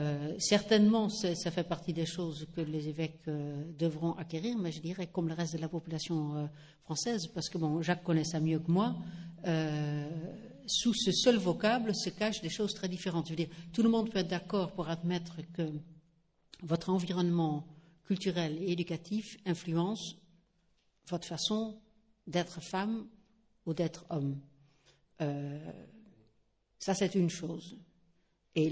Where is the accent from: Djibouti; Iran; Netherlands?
Netherlands; French is a second language; now in France; je ne suis pas française, peut-être d'ailleurs que depuis tout à l'heure, vous dites, elle traîne un petit accent, d'où ça sort. Je suis originaire des Pays-Bas.